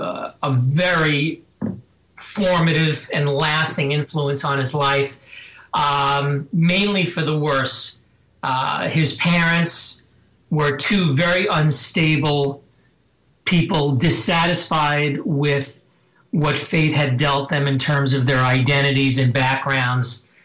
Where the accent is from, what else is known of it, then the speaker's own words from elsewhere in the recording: New York City, New York, United States; But I grew up in New York City.